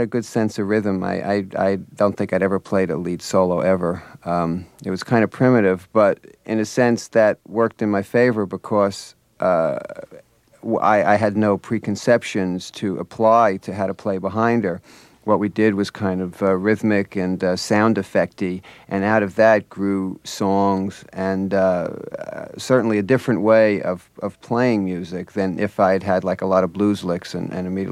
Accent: New Jersey, United States; She was from South Jersey, and I was from Central Jersey, and I spent a lot of summers outside Philly

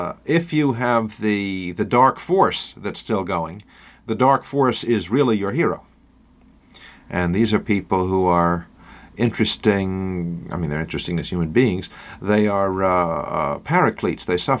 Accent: White Plains, New York, United States; When I grew up in White Plains, which was absolutely the capital of boredom. I mean, it's like Australia, reduced to one small town and stuck in Westchester.

